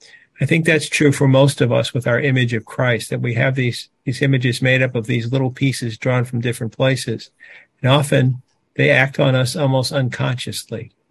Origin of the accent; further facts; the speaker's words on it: Richmond, Virginia, United States; I grew up in Richmond, Virginia, at St. Paul's Catholic Church.